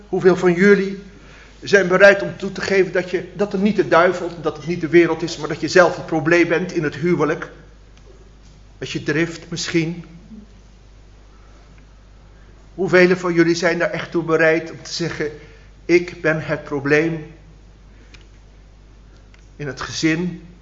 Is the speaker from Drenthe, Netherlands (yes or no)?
yes; Drenthe, Netherlands; Kan ik het helpen? Ik kom uit Drenthe.